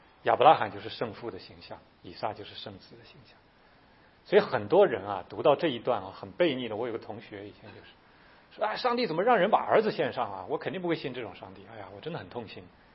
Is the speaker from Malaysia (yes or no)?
no; China; 其实我们中国人知道罪的代价是血的